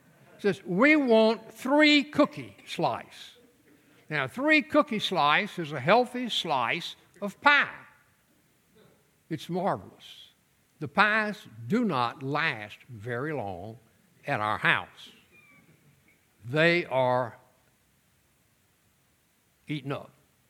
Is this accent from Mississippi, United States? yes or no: yes; Osyka, Mississippi, United States; We're from Osaka, Mississippi, south of Macomb, Pike County.